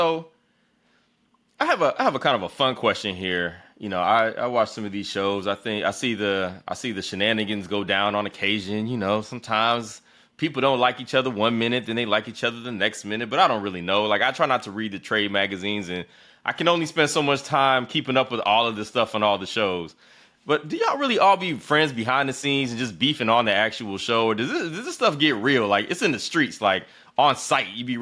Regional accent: the South, United States; because as a Southerner, I take these things even, like, I feel more strongly about some of these things

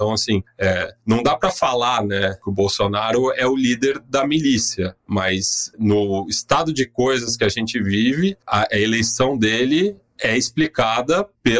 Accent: São Paulo, Brazil; vivendo aqui, nascido e criado aqui em São Paulo

